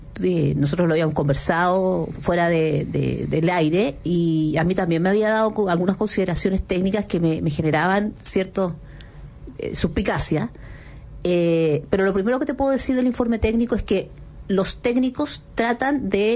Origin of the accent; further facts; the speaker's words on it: Chile; a ese acuerdo llegamos como chilenos